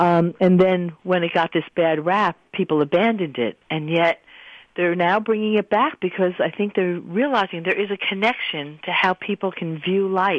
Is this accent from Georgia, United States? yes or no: no; Long Island, New York, United States; I was brought up on Long Island in a Jewish family that also Judaism was more about family and bringing people together and celebrating holidays than really the religious aspect of it.